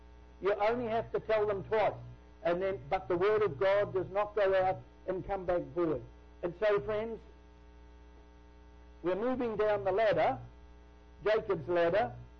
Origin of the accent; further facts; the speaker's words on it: New Zealand; I come from New Zealand. Some of my ancestors were convicts in 1790 in Australia.